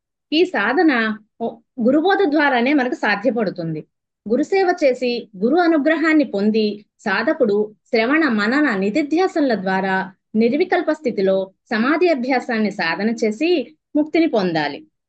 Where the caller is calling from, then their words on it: Ahmedabad, Gujarat, India; నేను గుజరాత్ అహ్మదాబాద్ నుండి మాట్లాడుతున్నాను.